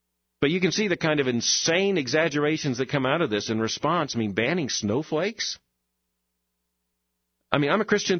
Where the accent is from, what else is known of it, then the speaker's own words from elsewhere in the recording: Florida, United States; Now, I have to say, I grew up in Florida.